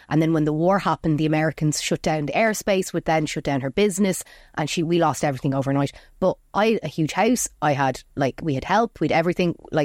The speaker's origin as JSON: {"language": "English", "country": "Ireland", "said": "Yeah, I'm kind of, I suppose I'm new age Irish. Like, I am Irish, but I've been here since I was about 5 years old. So I've been here 27 years, you know, but my mum is Somalian."}